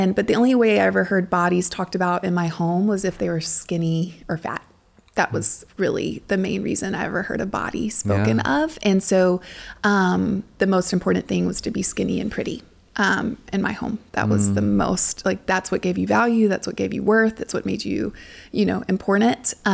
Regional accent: Louisiana, United States; I grew up in South Louisiana.

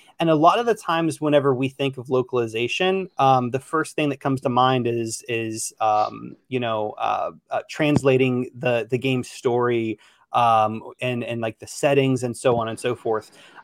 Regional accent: United States; I'm an American.

